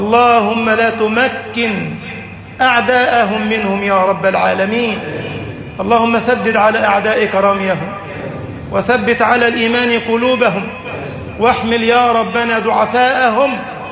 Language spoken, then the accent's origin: Arabic; Egypt; اجعل بلدنا مصر أمنا أمانا، سخاء رخاء.